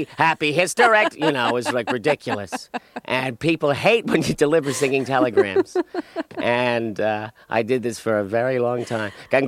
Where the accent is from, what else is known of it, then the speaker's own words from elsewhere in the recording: Jersey City, New Jersey, United States; I was born and raised in Jersey City.